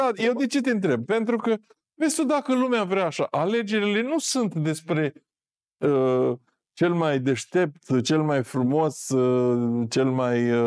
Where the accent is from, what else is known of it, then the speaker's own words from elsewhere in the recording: Botoșani, Botoșani County, Romania; Botoșani, de unde sunt eu